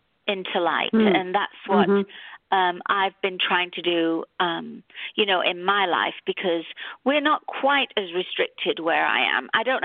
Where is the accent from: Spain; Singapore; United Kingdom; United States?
United Kingdom; England; also born or lived in Toronto, Canada; I'm from England originally.